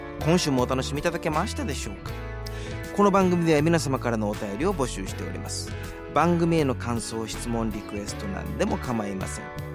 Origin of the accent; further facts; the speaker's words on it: Himeji, Hyogo, Japan; 待望の、私の故郷でございます姫路で、ライブを行うことが、決定いたしました。